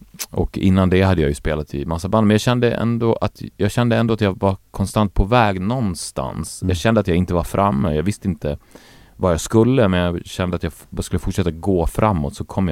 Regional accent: Borlänge, Dalarna County, Sweden; Alltså jag hade de här starka drömmarna när jag var liten i Borlänge, och det var en väldigt isolerad plats på 90-talet

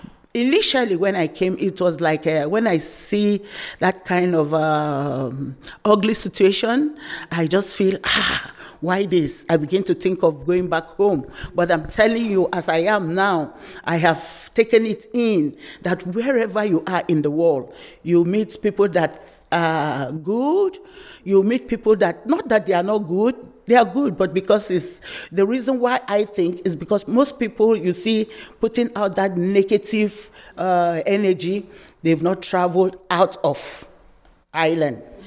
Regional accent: Cross River, Nigeria; English is a second language; I'm from Cross River, the northeast of Cross River. We have a common boundary with the Cameroonians, the Bakassi side.

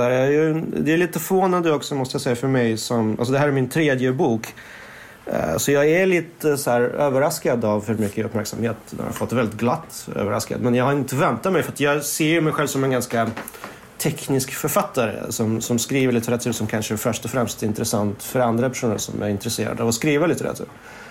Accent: Sweden; Swedish is a second language; jag växte upp i Sverige, så lärde jag mig svenska, så började jag skriva på svenska.

